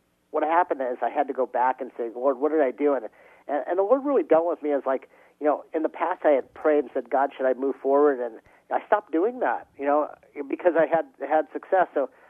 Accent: Simi Valley, California, United States; he found out I grew up in Simi, and, you know, and where I lived

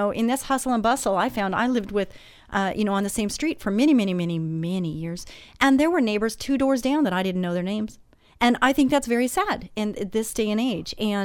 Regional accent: Texas, United States; I'm Texan.

